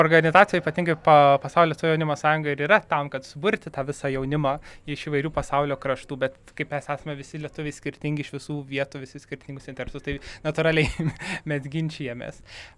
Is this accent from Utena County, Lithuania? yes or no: no; Telšiai, Telšiai County, Lithuania; aš esu, pavyzdžiui … aš esu iš Telšių kilęs, Žemaitis aš esu, bet taip pat mes turime visi tą bendrą vardiklį lietuvis